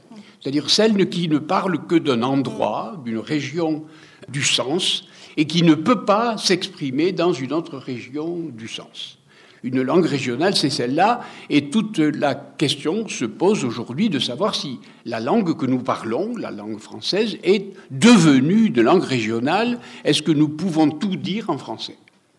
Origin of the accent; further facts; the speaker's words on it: Occitanie, France; accent: Gascon; first language Gascon; French is a second language; le français, celui que j'utilise maintenant, est ma seconde langue, puisque lorsque j'étais jeune, j'ai été nourri en gascon, c'est-à-dire dans un patois d'Occitanie